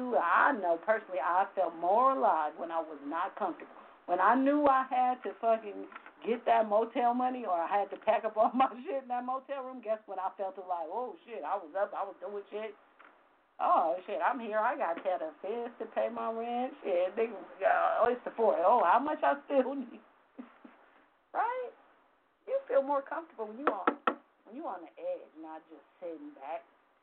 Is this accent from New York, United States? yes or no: no; Los Angeles, California, United States; I'll turn L.A., nigga, I ain't from here. I'm from South Central in 2 seconds.